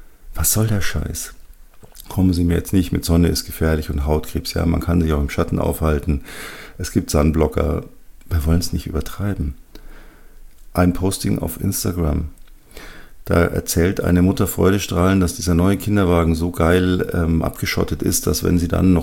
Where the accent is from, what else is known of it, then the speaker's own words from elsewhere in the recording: Bavaria, Germany; ich habe es so gehasst als Kind, wenn die Ferien zu Ende gingen. Bei uns in Bayern sind die ja noch so bis 12., 13. September in der Regel.